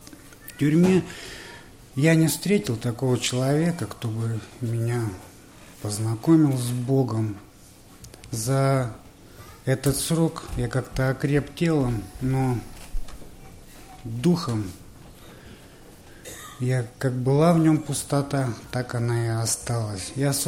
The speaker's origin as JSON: {"language": "Russian", "town": "Taldykorgan", "region": "Jetisu Region", "country": "Kazakhstan", "tie": "born there", "said": "Я родился в Казахстане, в городе Талдыкургане. Воспитывали мои бабушка и дедушка, моего отца."}